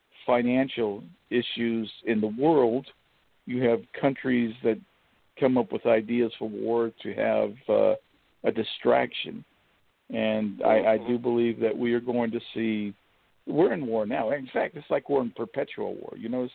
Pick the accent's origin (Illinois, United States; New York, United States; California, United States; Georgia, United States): California, United States; now in Kentucky, United States; And I'm from California. I live in Kentucky now, thank goodness, but, you know, I have family in California.